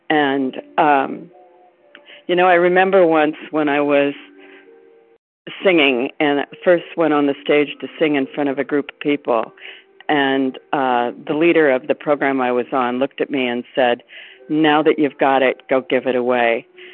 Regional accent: Arizona, United States; I'm from Arizona.

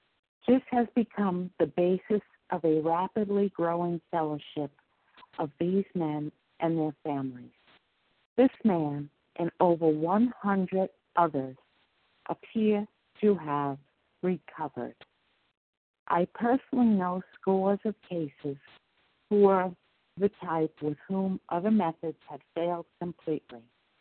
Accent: New York, United States; My name is … thank you, Amy, for your service. I am from New York.

